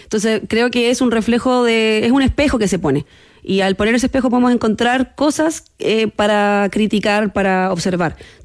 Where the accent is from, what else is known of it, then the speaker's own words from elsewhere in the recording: Concepción, Biobío, Chile; Yo soy de región, yo soy de Concepción.